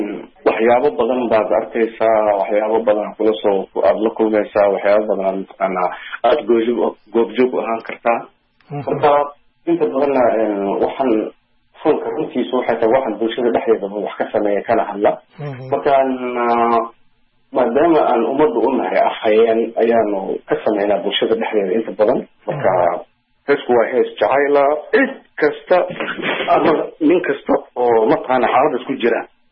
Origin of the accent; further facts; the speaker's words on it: Lafoole, Lower Shabelle, Somalia; also born or lived in Mogadishu; anigu waxaan ku dhashay Muqdisho laakiin nolosheeda intii badnayd waxaan kusoo qaatay deegaankaas la foole